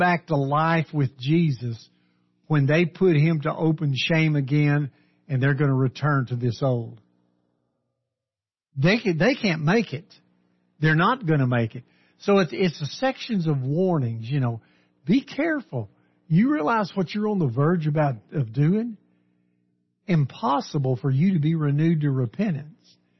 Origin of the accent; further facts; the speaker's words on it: Texas, United States; I remember growing up in West Texas. We had a farmer there one year.